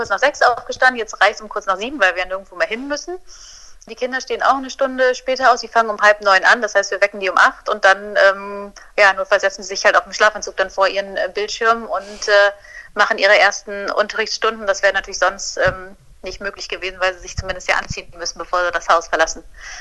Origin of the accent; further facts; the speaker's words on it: Düsseldorf, North Rhine-Westphalia, Germany; moved away as an adult; now in Milan, Italy; Ich komme aus Deutschland, aus Düsseldorf und wohne aber seit 4 Jahren mit meiner Familie in Mailand in Norditalien.